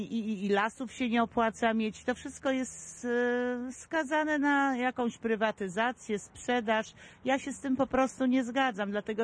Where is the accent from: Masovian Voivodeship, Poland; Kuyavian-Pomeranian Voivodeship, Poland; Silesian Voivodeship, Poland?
Masovian Voivodeship, Poland; Warsaw; jestem warszawianką